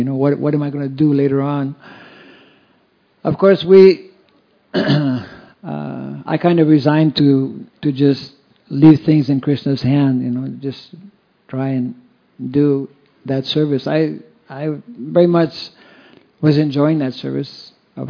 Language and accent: English; Canada; I'm from Canada